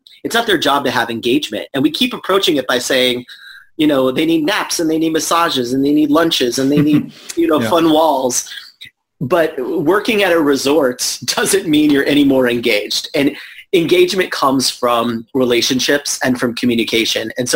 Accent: California, United States; I grew up in California, but she grew up in a small town in the Midwest of the United States

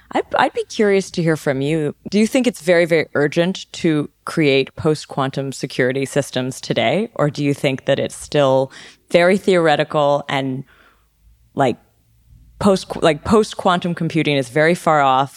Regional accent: Montreal, Quebec, Canada; I know this is a very strange comparison, but like I'm from Montreal

